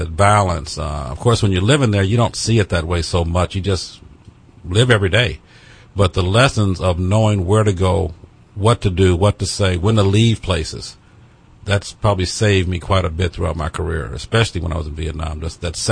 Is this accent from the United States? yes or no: yes; Gary, Indiana, United States; Because I grew up in Gary, Indiana. And I'm sure people have heard about that city. It was probably one of the most violent cities in America for many years.